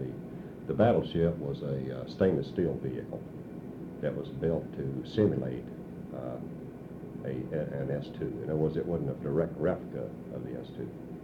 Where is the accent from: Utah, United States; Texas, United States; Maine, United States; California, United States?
Texas, United States; Oh, I'm a Texan.